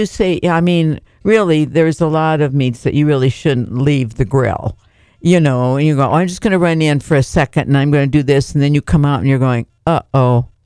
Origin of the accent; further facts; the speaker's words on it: Iowa, United States; also born or lived in Minnesota; I grew up in Iowa and went down to the river with my dad catfishing, and then northern Minnesota, we went fishing for everything.